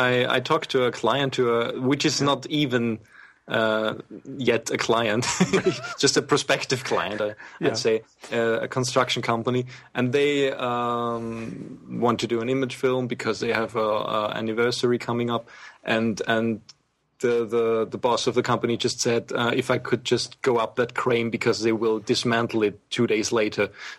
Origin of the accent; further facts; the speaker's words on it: Innsbruck, Tyrol, Austria; now in Vienna, Austria; I'm from Innsbruck, which is considered the heart of the Alps. You know, it's a 150,000 people town, which is right in the middle of these beautiful mountains.